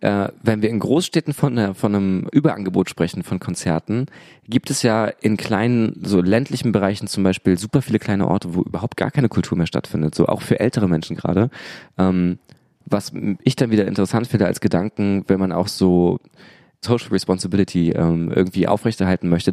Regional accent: Rostock, Mecklenburg-Vorpommern, Germany; Ich bin aber ehrlicherweise in Rostock aufgewachsen.

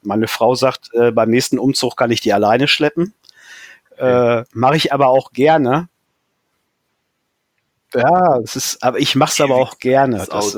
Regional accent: Germany; Ja, das ist Deutschland und meine Heimat

